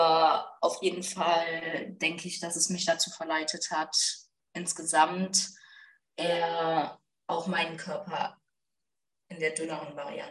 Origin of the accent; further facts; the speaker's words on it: North Rhine-Westphalia, Germany; Ich komme ursprünglich aus der Eifel, vom Ruhrsee. Vielleicht sagt das ein paar Leuten was. Bin dann aber 2021 für meine Ausbildung zur Bankkauffrau nach Aachen gezogen.